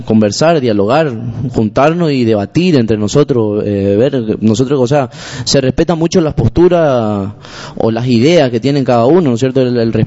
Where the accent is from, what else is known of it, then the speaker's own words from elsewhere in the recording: Argentina; si eso sí lo hablamos nacionalmente, acá como argentino, ¿no es cierto?